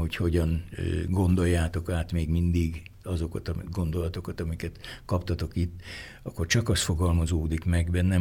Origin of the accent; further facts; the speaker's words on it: Hungary; mert mi magyarok vagyunk, ezt ne szégyeljük soha kimondani